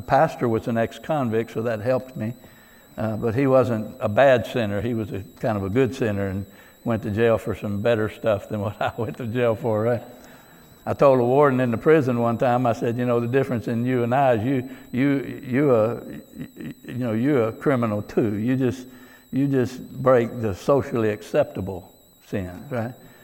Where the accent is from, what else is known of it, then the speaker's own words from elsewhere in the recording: Texas, United States; And, you know, I'm from Texas, and so that was about the time they began to get tough on crime.